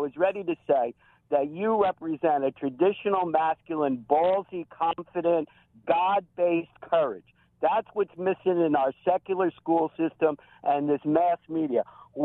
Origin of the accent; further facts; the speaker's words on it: New Jersey, United States; I'm from Cory Booker Company, country. I'm right outside of Newark, New Jersey.